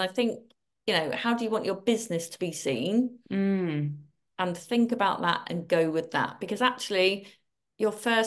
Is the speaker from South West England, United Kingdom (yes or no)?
yes; South West England, United Kingdom; Because I'm from Devon, there needs to be a bit of clotted cream on there as well.